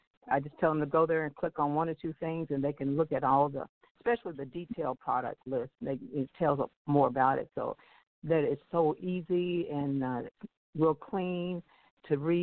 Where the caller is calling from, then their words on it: Louisville, Kentucky, United States; from Louisville.